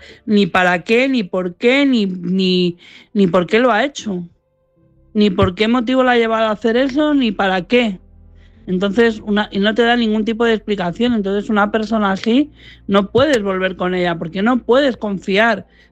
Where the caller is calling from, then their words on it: Madrid, Community of Madrid, Spain; de Madrid.